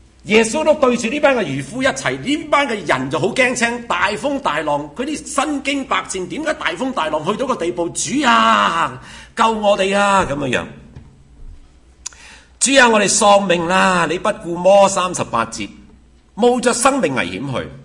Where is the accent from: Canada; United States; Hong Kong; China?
Canada; 我系加拿大人。我在加拿大嚟噶